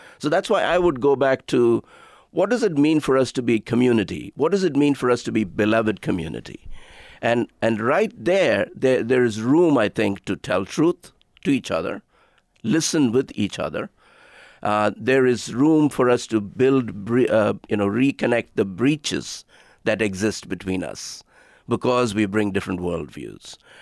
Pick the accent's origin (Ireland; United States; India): India; growing up in India, one of the beacons that we had was something like the civil rights movement.